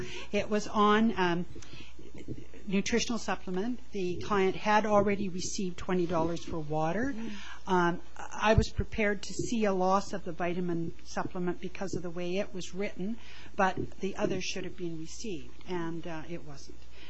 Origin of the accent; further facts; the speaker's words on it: Kamloops, British Columbia, Canada; I am from the Kamloops region, although I live in Salmon Arm.